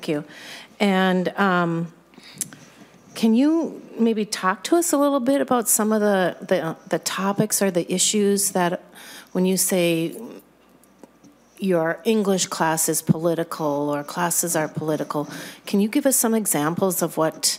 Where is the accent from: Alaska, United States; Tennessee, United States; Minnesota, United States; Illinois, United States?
Minnesota, United States; Sartell; Actually, I did grow up in Sartell. I grew up right on First Avenue North, where the old water tower used to be behind St. Francis Xavier there.